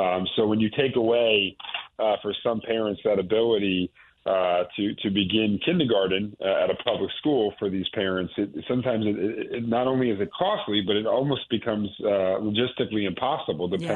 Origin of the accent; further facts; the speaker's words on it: Brookfield, Connecticut, United States; Brookfield is actually my hometown